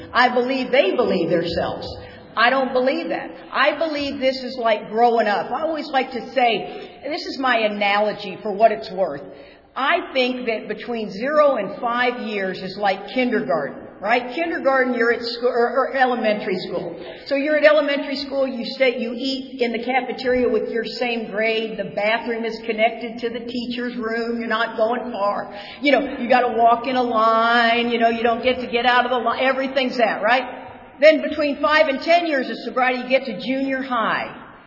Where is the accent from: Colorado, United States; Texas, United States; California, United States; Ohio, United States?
Texas, United States; Austin; We're from Austin, Texas.